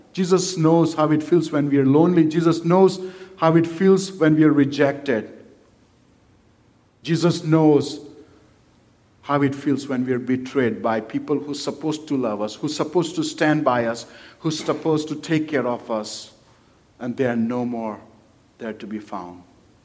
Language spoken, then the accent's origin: English; India; I'm from India, my wife is from Russia